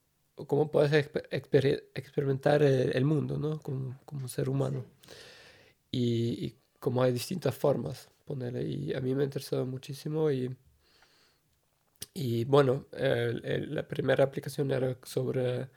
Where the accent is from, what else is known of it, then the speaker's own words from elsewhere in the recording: Austria; Spanish is a second language; also born or lived in Switzerland; now in Helsinki, Finland; yo soy originalmente de Austria, nací en Suiza y ahí trabajé en cine y también estudié videoarte y después ahora hace 6 años que vivo aquí y me mudé a Helsinki para mi doctorado